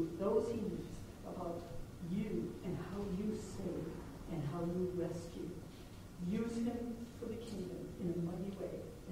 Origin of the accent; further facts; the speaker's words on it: Michigan, United States; And we're from Beluga, Michigan, which is over south of the St. Joe.